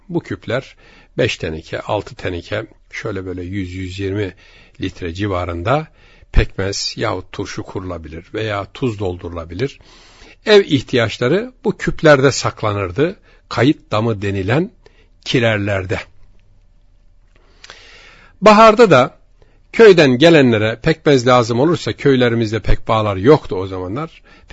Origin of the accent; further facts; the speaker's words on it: Kırşehir, Turkey; Efendim bendeniz Kırşehirliyim. Kırşehir'in bir ilçesinden.